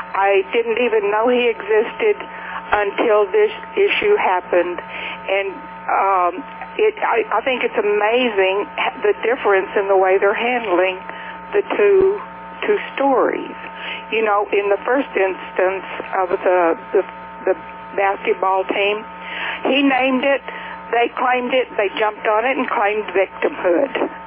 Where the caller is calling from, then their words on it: Arkansas, United States; Hi, Kevin. … in Arkansas.